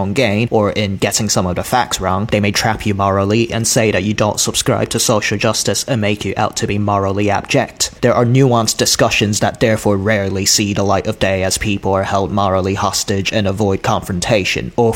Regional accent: United Kingdom; I'm a British fine artist and media scholar.

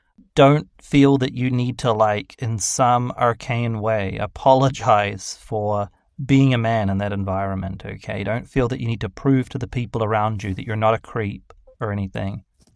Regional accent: New Zealand; I remember learning about this growing up in New Zealand, which is, you know, full of cattle farms and sheep farms and everything

